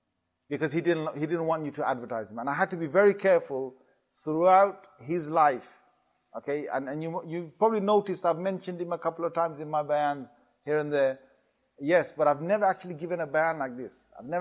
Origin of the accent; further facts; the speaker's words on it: Walsall, West Midlands, United Kingdom; I was born and brought up in Walsall next to, in Birmingham.